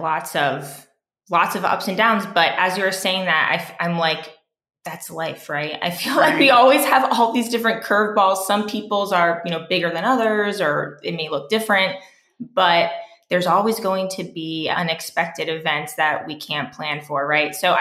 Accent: Pennsylvania, United States; So I grew up like in the Lehigh Valley, like an hour-ish away from Philly.

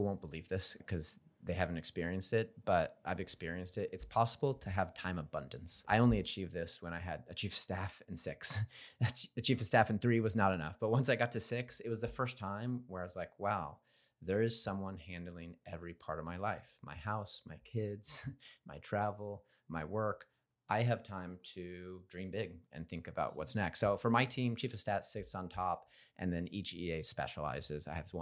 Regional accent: Midwest, United States; I grew up in the Midwest, Midwest boy, parents were farmers.

